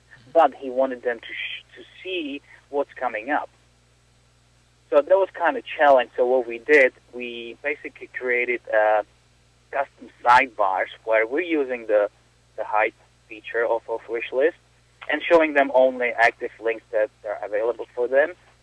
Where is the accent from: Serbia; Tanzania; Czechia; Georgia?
Czechia; English is a second language; moved away as an adult; now in United States; because I'm coming from Czech Republic, we really didn't have a lot there. So I bought my first computer when I was 19, and then I came to U.S. when I was 20